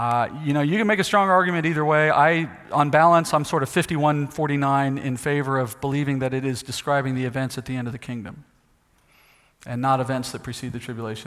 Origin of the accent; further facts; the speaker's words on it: United States; I'm an American. I was in the military. I'm pro-America, you know.